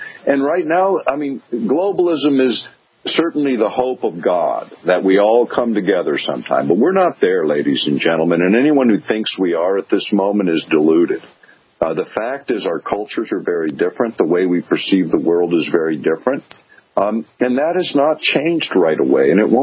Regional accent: United States; it does not reach the level of democracy in a republic that I embrace as an American at all.

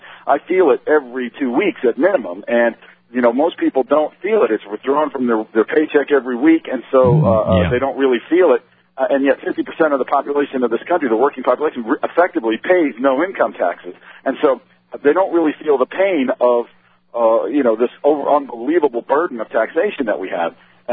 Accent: Dover, New Hampshire, United States; I was born and raised in Dover, New Hampshire

